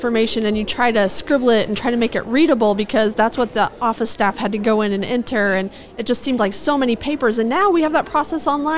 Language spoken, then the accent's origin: English; Nebraska, United States; growing up in Nebraska, Western Nebraska, the traditional South Dakota family trip where you go see the monument.